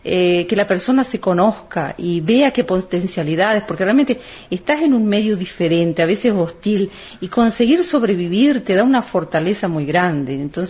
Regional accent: Uruguay; Yo, por ejemplo, soy uruguaya.

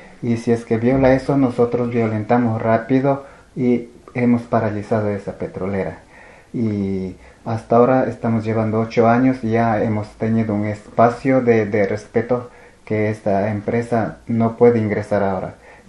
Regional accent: Ecuador; como ecuatorianos tenemos derecho de reclamar nuestra dignidad

